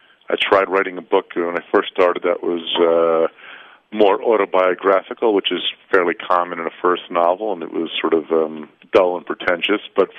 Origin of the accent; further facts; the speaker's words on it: New Jersey, United States; I compare it also traveling from my home state of New Jersey across the country to L.A.